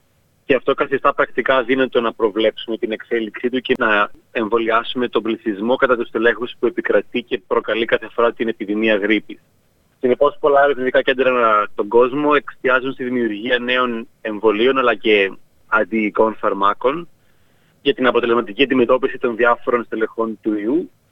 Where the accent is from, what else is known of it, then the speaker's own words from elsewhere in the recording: Greece; moved away as an adult; also born or lived in London, United Kingdom; now in Melbourne, Australia; Κατάγομαι από την Κύπρο, αλλά γεννήθηκα και μεγάλωσα στην Ελλάδα. Σπούδασα στο Λονδίνο για το προπτωχιακό μου και μεταπτυχιακό μου. Και πριν από 4 χρόνια ήρθα στη Μελβούρνη για το διδακτορικό μου.